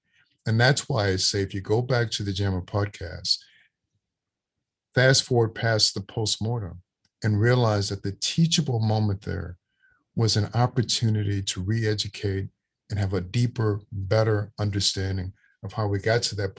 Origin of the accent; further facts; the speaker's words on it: Louisiana, United States; as a child born in 1958 and growing up in Louisiana, the Deep South, with innumerable experiences in what deep, painful, hateful segregation feels like